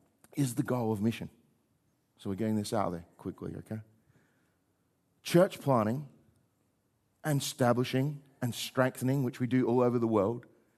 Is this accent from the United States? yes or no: no; South Australia, Australia; Well, I grew up in South Australia where they used to do Christmas appeals all the time.